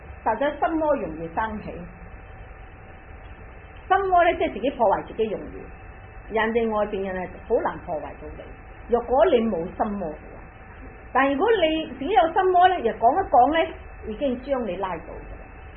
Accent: Guangdong, China; 即係我哋廣東人是講啲嘢好鬼善事嘅。

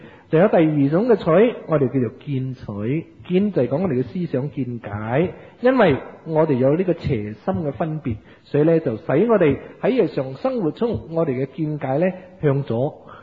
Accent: Malaysia; 咁我哋马来西亚人嘅拜拿督公咧，所以我哋香港信徒嚟嘅

